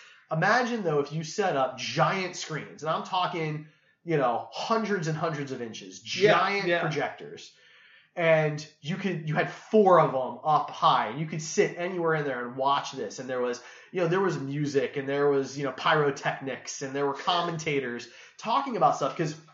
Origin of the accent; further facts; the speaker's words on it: Kansas City, Missouri, United States; We're from Kansas City.